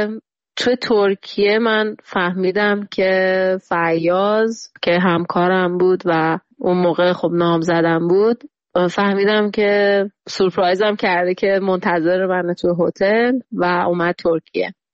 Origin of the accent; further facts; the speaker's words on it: Iran; الانی که اینجا نشستم به دور از ایرانم